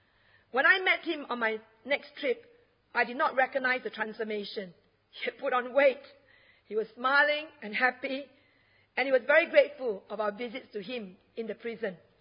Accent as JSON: {"language": "English", "region": "Johor", "country": "Malaysia", "tie": "born or raised there", "said": "an overcrowded detention centre in Pekan Nanas, which is in my home state, very notorious place."}